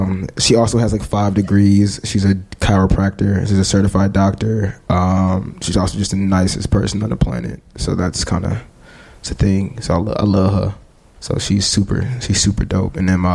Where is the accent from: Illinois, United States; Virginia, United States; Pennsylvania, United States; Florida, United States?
Illinois, United States; Chicago; So I was born on the North Side, and then I moved to the South Burbs.